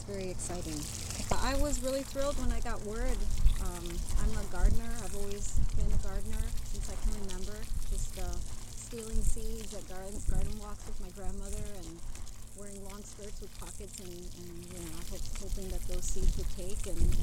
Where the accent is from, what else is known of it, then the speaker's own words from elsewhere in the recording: Midwest, United States; I grew up in the Midwest, so dragon fruit is very exciting to me.